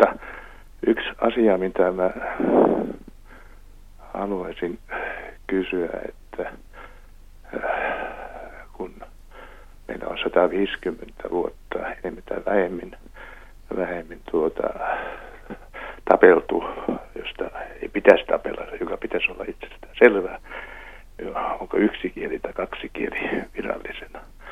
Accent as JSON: {"language": "Finnish", "region": "Savonia", "country": "Finland", "said": "Siitä mä olen savolaisena ja urheilijana ylpeä"}